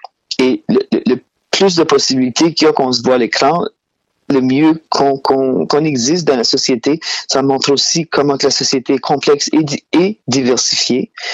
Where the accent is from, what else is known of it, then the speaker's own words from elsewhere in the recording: Shediac, New Brunswick, Canada; comme vous avez vu avec mon accent. Moi, je viens du Nouveau-Brunswick, je viens de Shediac.